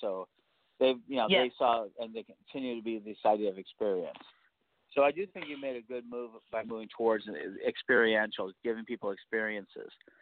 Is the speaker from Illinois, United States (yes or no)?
yes; Chicago, Illinois, United States; In Chicago, my hometown, there was at one time like 15 metaphysical stores in the 90s, and now there's three or four at most.